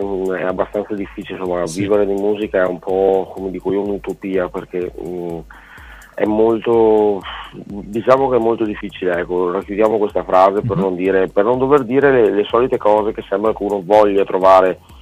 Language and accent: Italian; Veneto, Italy; lì ero un veneto alle prime armi, ecco, che si cimentava.